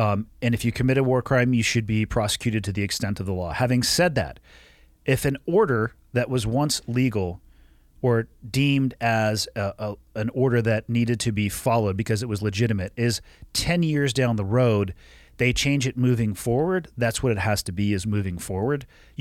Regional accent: Santa Cruz, California, United States; I left where I grew up in Santa Cruz, an amazing place to grow up, an even better place to leave is the way I describe it.

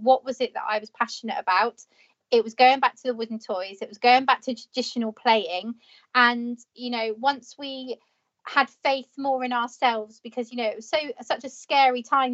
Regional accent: Weymouth, South West England, United Kingdom; the company I was working for relocated from my hometown of Weymouth to London.

